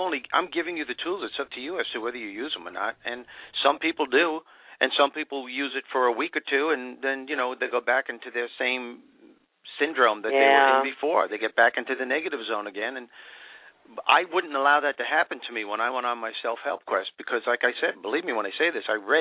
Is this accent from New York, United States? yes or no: yes; New York, United States; But I didn't tell you I'm Italian. I'm from New York, so there you go.